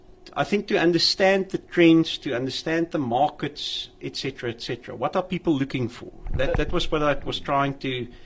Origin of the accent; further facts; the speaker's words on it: Kempton Park, Gauteng, South Africa; I was originally born in Pretoria, and I grew up in Kempton Park.